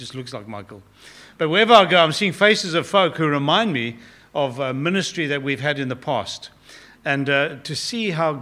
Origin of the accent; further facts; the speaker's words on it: South Africa; I grew up in South Africa, and it's always humbling to come back